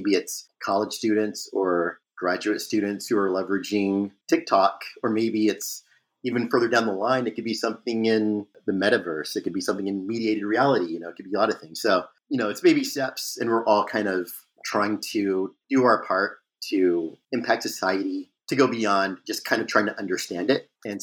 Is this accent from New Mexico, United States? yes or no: no; Flint, Michigan, United States; because I grew up in Flint, Michigan for a time.